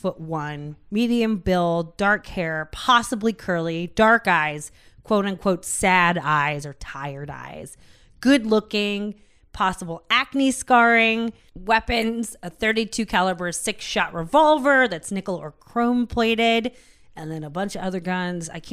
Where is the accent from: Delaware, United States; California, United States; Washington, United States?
Washington, United States; Seattle; We grew up in Seattle. I've never seen one in my life.